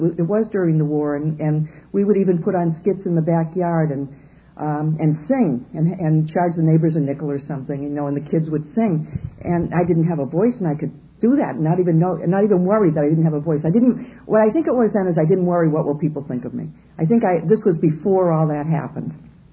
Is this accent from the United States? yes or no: yes; Detroit, Michigan, United States; also born or lived in Boston, Massachusetts; I had been born in Boston. I was born in Boston, but I was brought up in Detroit from the time I was 2.5 to 10.